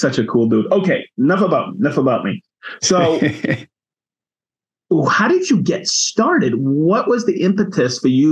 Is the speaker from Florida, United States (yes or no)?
no; Maine, United States; because I grew up in Maine and everybody knew about, you know, how to do woodworking.